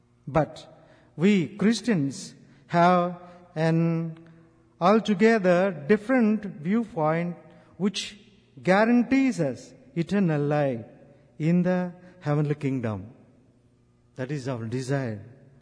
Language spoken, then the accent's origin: English; India; I come from India. I am a diocesan pastor.